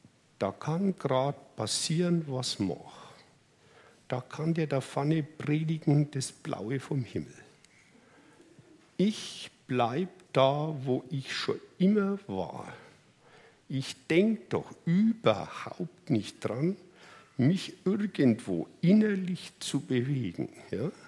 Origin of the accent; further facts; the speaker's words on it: Germany; Ja, ich darf was sagen, als Deutscher.